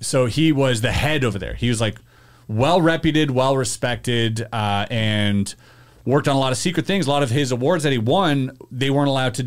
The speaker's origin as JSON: {"language": "English", "country": "Canada", "said": "as a Canadian, it's funny."}